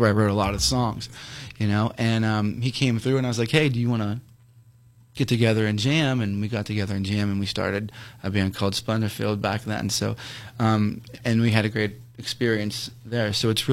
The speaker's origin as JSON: {"language": "English", "town": "Ellwood City", "region": "Pennsylvania", "country": "United States", "said": "We're from Elwood City. All of us are from Elwood City. And we all graduated from Lincoln High School."}